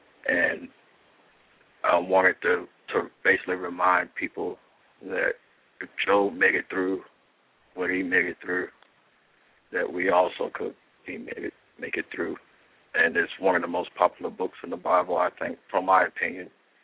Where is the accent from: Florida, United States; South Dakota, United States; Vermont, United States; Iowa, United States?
Florida, United States; Melbourne; I'm from Melbourne, Florida, and I graduated in 1997 in high school, and I started the local film program that was there in Melbourne, Florida, at Florida Metropolitan University.